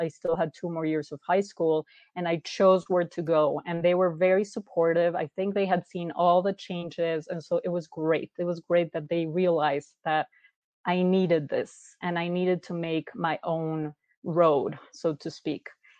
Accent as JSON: {"language": "English", "region": "Mexico City", "country": "Mexico", "tie": "born or raised there", "said": "I grew up in Mexico City, and there's not a lot of that there."}